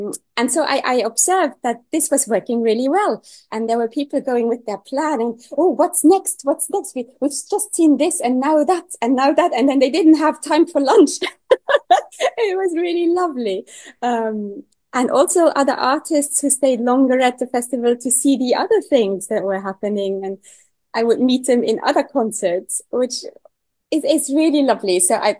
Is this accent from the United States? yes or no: no; Luxembourg; because I am from Luxembourg, and then I am a composer